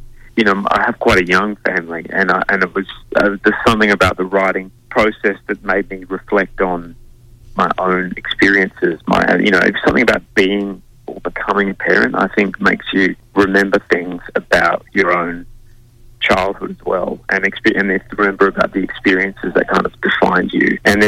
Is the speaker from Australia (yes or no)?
yes; South Australia, Australia; I think I grew up in the Adelaide Hills.